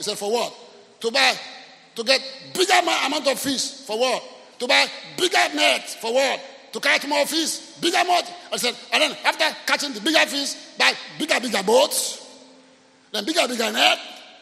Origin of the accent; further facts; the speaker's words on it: Nigeria; I'm a Nigerian.